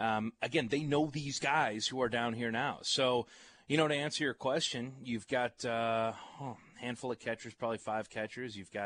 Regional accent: Chicago, Illinois, United States; and I know it, growing up in Chicago, you know it.

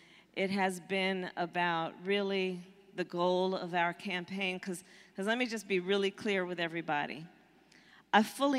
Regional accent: Oakland, California, United States; It was literally 7 weeks ago today that we announced our campaign in my hometown of Oakland, California.

